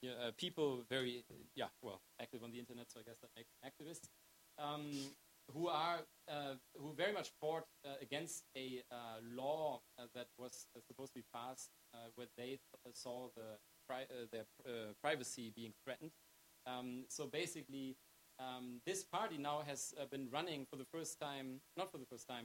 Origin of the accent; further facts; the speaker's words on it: Germany; In Germany, and since that is my home country